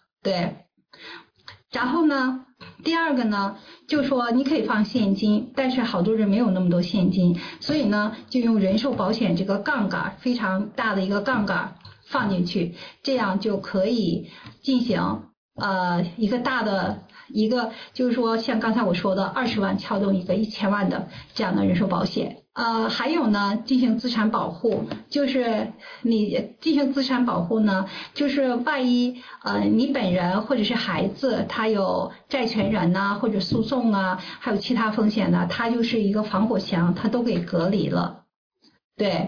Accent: China; 我们中国人呢就是真是勤勤恳恳很勤劳

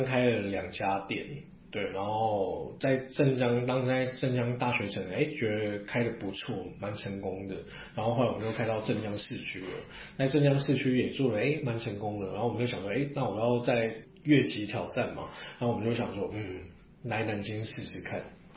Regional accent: Taipei, Taiwan; 台北哦，因为我是台北人嘛。

